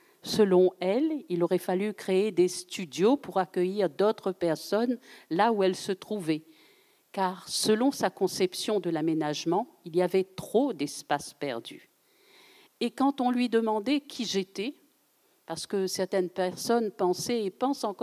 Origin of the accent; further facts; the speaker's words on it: Saint-Denis, Réunion; also born or lived in Saint-Pierre; Je suis née à Saint-Pierre le 29 juin 1949. J'habite Saint-Denis depuis l'âge de mes 4 ans. Je suis aujourd'hui retraitée de l'éducation nationale.